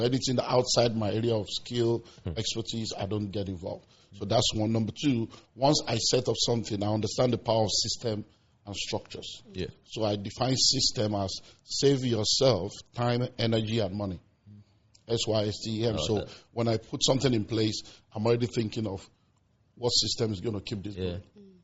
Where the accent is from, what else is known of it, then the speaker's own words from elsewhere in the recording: Nigeria; I'm a Nigerian. I'm a Christian.